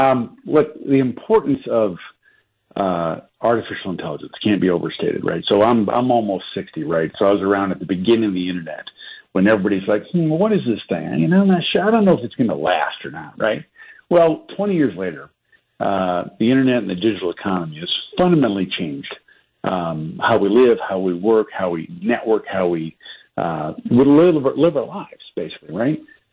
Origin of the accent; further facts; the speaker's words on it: Michigan, United States; So I grew up in Michigan.